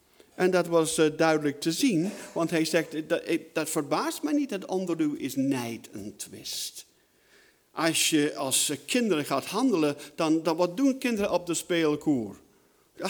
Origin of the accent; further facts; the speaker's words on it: United Kingdom; now in Netherlands; Ik ben opgevoed in een gemeente in Groot-Brittannië waar ik vandaan kom.